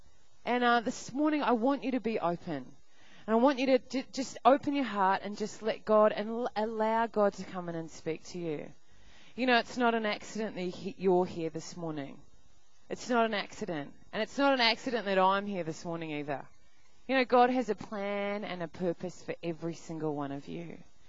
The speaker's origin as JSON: {"language": "English", "country": "New Zealand", "moved": "yes", "said": "And they were at high school back in New Zealand. I'm from New Zealand."}